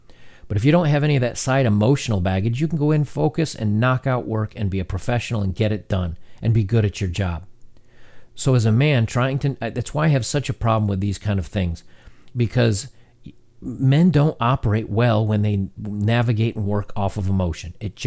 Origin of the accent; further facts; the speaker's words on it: Louisiana, United States; I grew up in Louisiana where the definition of a man is very narrow.